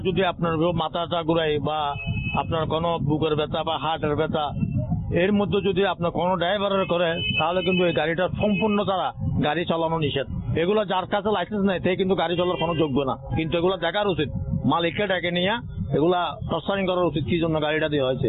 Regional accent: Chattogram, Chittagong Division, Bangladesh; আমার বাড়ি চট্টগ্রাম মুরাদপুর।

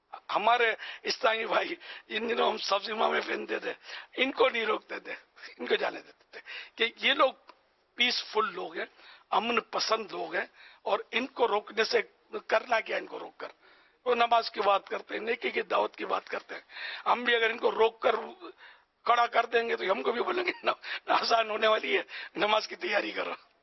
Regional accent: Karachi, Sindh, Pakistan; میں اصلاً نسلاً پاکستانی ہوں، کراچی میرا مولد ہے، میرا وطن ہے اصلی جو ہے. میں کراچی میں 1950 میں میری پیدائش ہوئی ہے

